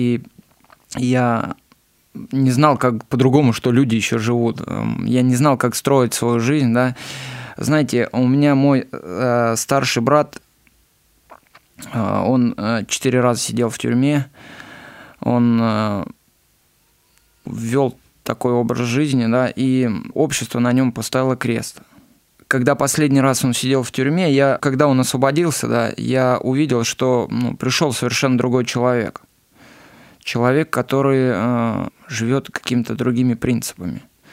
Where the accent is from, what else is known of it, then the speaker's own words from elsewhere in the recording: Kursk, Kursk Oblast, Russia; мне 32 года. Родился, вырос я в городе Курске, в обыкновенной семье, в семье рабочих. Я был младшим из трех братьев.